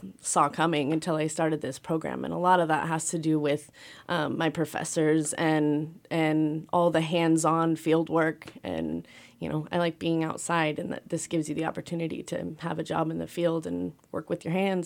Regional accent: Oregon, United States; And where I grew up in Oregon, there were hatcheries, smaller hatcheries that we used to go visit when I was little.

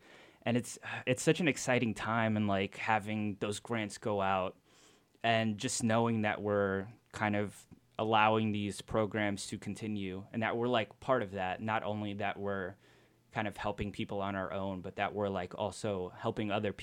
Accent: New Jersey, United States; I'm from New Jersey, a little suburb.

